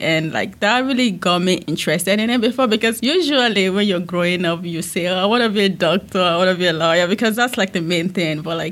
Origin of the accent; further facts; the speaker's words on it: Nigeria; moved away; when I moved there from Nigeria, I studied computer information system.